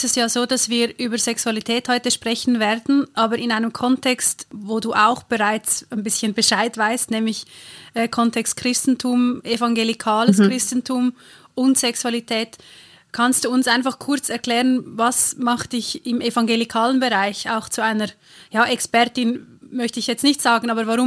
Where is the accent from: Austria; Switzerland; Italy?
Switzerland; das betrifft uns Schweizerinnen auch und eben halt auch nicht so knapp. Und weil ich ja aus einer freikirchlichen Prägung komme